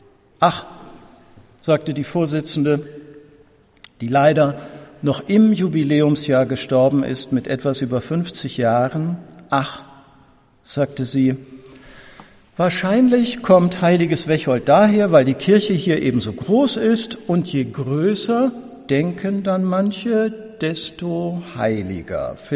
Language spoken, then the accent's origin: German; Weser estuary, Germany; Dort, wo ich selber geboren und wo ich aufgewachsen bin, auch zur Schule gegangen bin, getauft und konfirmiert wurde, dort, wo die Weser in die Nordsee mündet